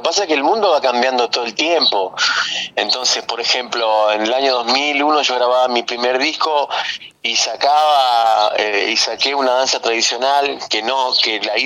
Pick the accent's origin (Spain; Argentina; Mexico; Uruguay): Argentina; Coronda, Santa Fe; born there; Así es, nací en Coronda en el año 79.